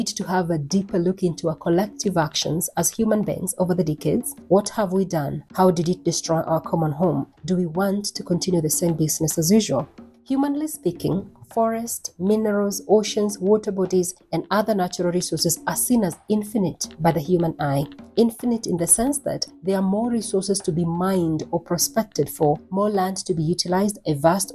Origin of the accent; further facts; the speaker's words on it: Kenya; Now, I am from Kenya, a beautiful, magical country located east of Africa. I grew up in the village and I was born among the ambitious people of the Agikoyo tribe. By the way